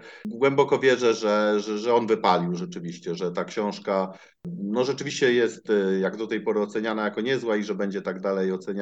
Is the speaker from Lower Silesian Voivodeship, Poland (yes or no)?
no; Warsaw, Masovian Voivodeship, Poland; Ja wychowałem się na Ochocie. To jest dzielnica Warszawy